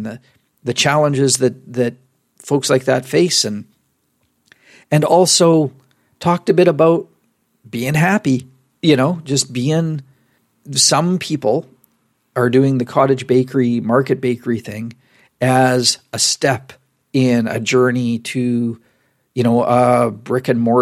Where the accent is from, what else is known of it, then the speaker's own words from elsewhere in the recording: Saskatchewan, Canada; would have gone through my hometown in Saskatchewan twice on that journey